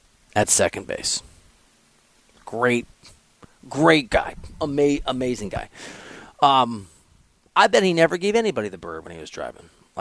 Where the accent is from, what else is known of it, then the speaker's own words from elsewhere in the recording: Iowa, United States; because I'm from Iowa, nearby, next state next door